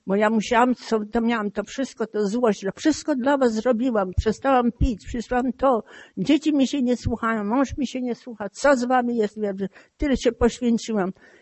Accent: France; also born or lived in Lviv, Ukraine / Bydgoszcz, Poland; I mając 10 lat, byśmy wymigrowali z Polski. Znaczy wyokupowali z Bydgoszczy pociągiem do Rumunii. Z Rumunii do Francji i we Francji ja się wychowywałam. Z Francji żeśmy przyjechali do Ameryki.

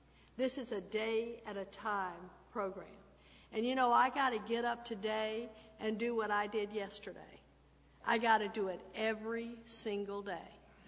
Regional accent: Texas, United States; I was born and raised in Texas, right down where they gave, you know, the Bible Belt, and they gave it an extra pull. That's where I was brought up.

